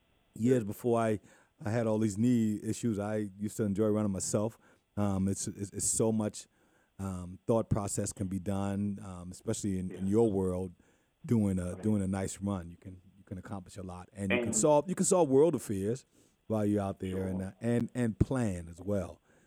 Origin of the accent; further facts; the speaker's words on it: Mount Pleasant, South Carolina, United States; You know, I was raised in Mount Pleasant, and I often speak of being gone for 29 years serving my country, and in the last 8 years being home, it's been a thrill and a joy, because I love Mount Pleasant, man.